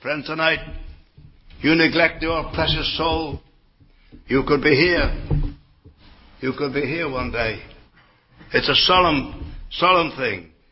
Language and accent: English; England, United Kingdom; Bonnie Scotland, where I live these days. I'm an Englishman, of course.